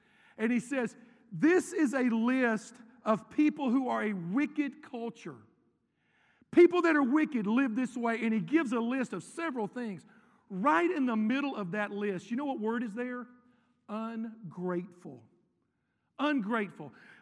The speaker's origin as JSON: {"language": "English", "town": "Nashville", "region": "Tennessee", "country": "United States", "tie": "born there", "said": "I was born in Nashville, Tennessee, January 23rd, and my mom said, it was a blizzard that day."}